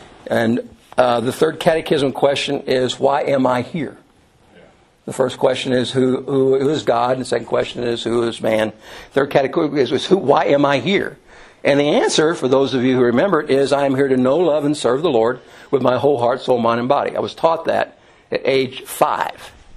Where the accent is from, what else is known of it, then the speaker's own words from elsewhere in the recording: Louisville, Kentucky, United States; I grew up in Louisville, Kentucky.